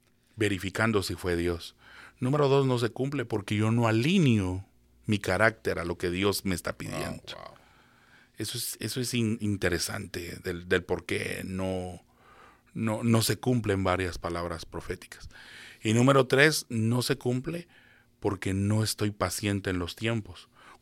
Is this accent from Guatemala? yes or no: yes; Guatemala; como decimos en Guatemala